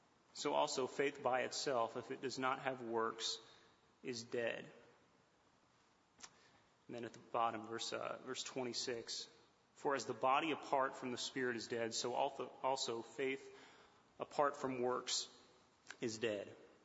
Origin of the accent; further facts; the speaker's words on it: Atlanta, Georgia, United States; I'm from Atlanta, so if you ask me, are the Falcons going to win the Super Bowl this year?